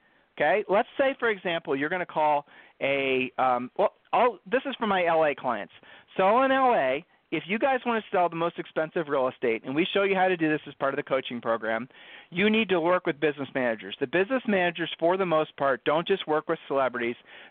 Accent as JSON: {"language": "English", "region": "Ohio", "country": "United States", "said": "I'm from Ohio. Julie and I are from Ohio, so this stuff seems almost like it's hard to wrap your mind around."}